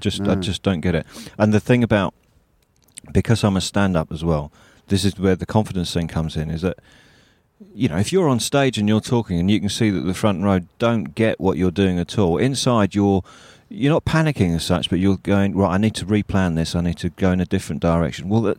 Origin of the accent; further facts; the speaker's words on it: Blackburn, North West England, United Kingdom; born there; I was born in Blackburn in the north of England.